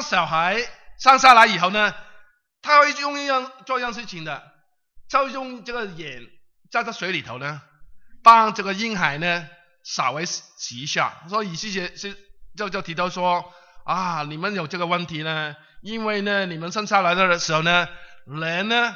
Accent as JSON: {"language": "Chinese", "region": "Guangdong", "country": "China", "said": "所以呢，我们广东人呢，对不起哈啊，我既然离开你了，我就不怕你说我讲广东的事情了。"}